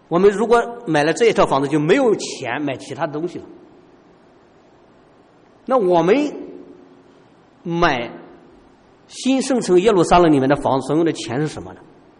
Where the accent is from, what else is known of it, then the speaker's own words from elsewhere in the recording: China; 所以说我们中国人是非常重视未来的。